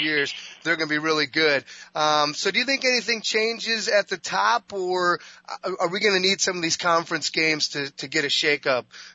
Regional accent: Wisconsin, United States; I'm like, look, dude, I'm from Wisconsin. We're both from that great state.

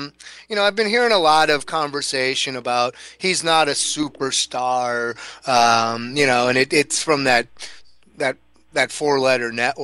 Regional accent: Milwaukee, Wisconsin, United States; a little bit far away from where I grew up in Milwaukee, or a suburb of Milwaukee.

